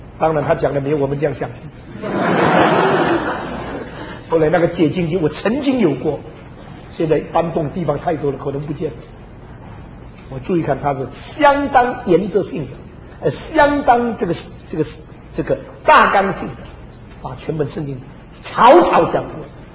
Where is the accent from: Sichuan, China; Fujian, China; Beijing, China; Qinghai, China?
Fujian, China; Xiamen; 我回到厦门50年没有回到我的家乡，